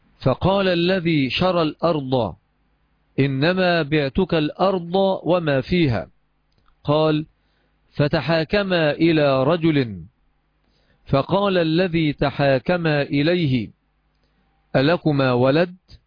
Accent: Egypt; الجرة إناء مصنوع من خزف شبيه بما يسمى عندنا في مصر بالقلة

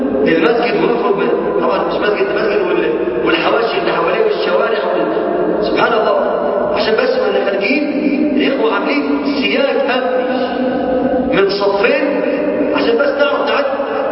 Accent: Egypt

